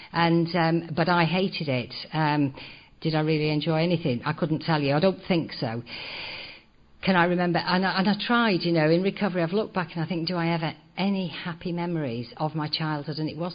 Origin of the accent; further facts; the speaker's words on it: England, United Kingdom; born there; anyway, I was born in England.